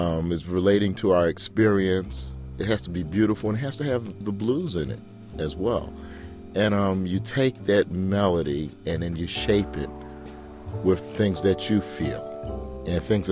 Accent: Philadelphia, Pennsylvania, United States; I grew up in North Philadelphia. The music was very prominent there

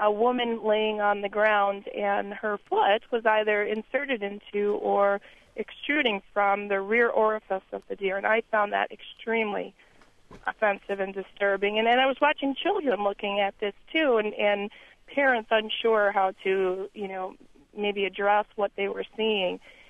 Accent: New York, United States; I grew up in New York and went to all the museums in the city, and even in Brooklyn, the Brooklyn Museum

